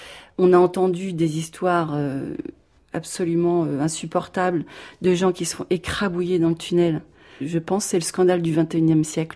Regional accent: France; Moi, je suis française, j'ai un passeport français

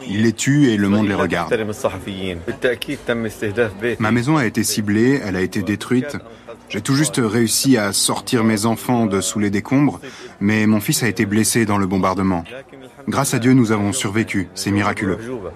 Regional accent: Gaza, Gaza Strip, Palestine; je suis photojournaliste de Gaza. Je fais ce métier depuis 20 ans.

